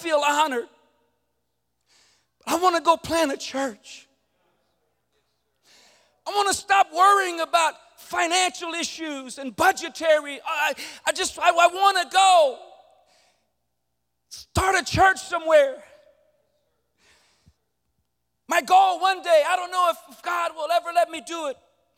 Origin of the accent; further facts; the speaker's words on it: Louisiana, United States; accent: Cajun; When I went to Bible school, some of the kids used to want to hear me talk just because of my Cajun accent.